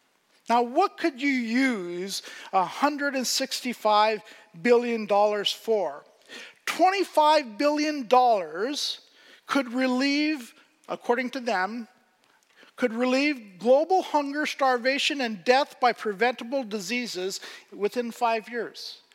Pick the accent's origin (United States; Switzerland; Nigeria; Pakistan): Pakistan; where I grew up in Pakistan, poverty is very, very different than it is here.